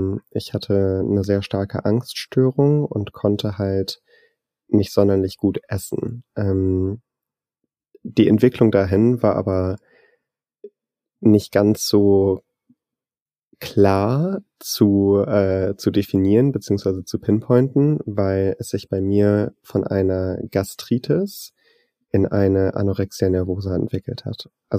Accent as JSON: {"language": "German", "country": "Singapore", "tie": "born or raised there", "said": "Ich bin ja in Singapur aufgewachsen und war in Deutschland"}